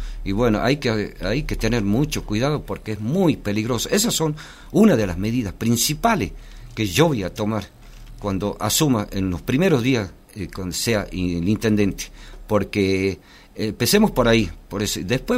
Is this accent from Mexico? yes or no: no; Yala, Jujuy, Argentina; Yo en Yala, en mi pueblo, no hay cordón cuneta, no hay cloaca